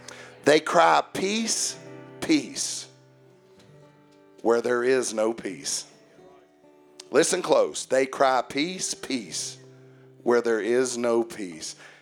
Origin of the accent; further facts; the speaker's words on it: United States; born there; I'm so glad I was born in America.